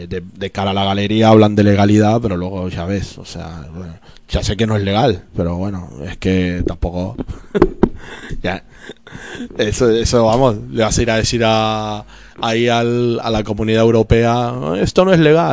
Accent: Argentina; De donde yo vengo, pues el SIDE, el Servicio de Inteligencia del Estado de Argentina, pues tiene una ficha personal de cada uno.

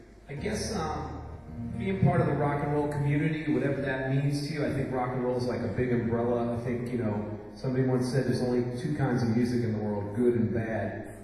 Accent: United States; I'm from America, that place where we have that wonderful president that's really fucking embarrassing.

